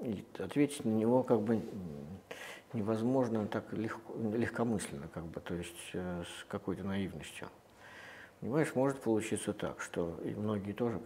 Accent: Russia; и, кстати, Россию, откуда я родом, и Беларусь

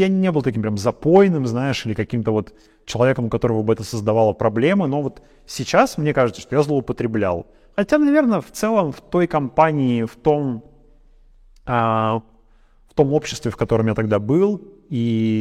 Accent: Yekaterinburg, Sverdlovsk Oblast, Russia; moved away as an adult; now in Vilnius, Lithuania; я люблю Екатеринбург, в общем, это мой родной город, я там всю жизнь прожил

